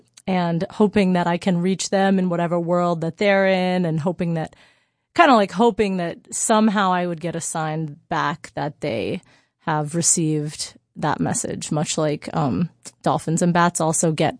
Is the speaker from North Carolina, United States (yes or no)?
no; Miami, Florida, United States; also born or lived in New York; house, in my like childhood home in Miami, because we had to go there for COVID.